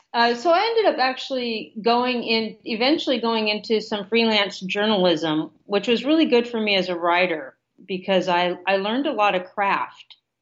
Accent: Portland, Oregon, United States; I grew up in Portland, Oregon.

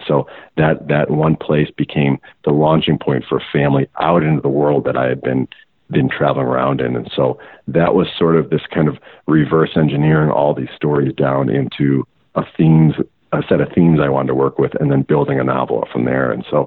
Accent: Buffalo, New York, United States; So I was born in the town this university my dad teaches in, but I grew up in Buffalo, an hour away.

